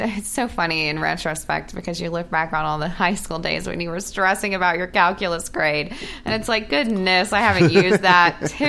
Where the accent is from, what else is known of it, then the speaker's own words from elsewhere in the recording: San Antonio, Texas, United States; Yes, the Big D. I'm from San Antonio. I went to the University of Texas at Austin